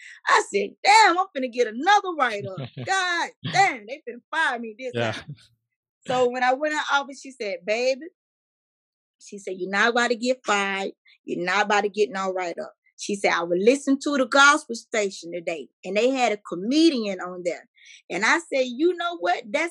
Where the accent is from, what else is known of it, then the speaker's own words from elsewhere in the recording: Atlanta, Georgia, United States; I'm from Atlanta, so I got to do the Fox Theater.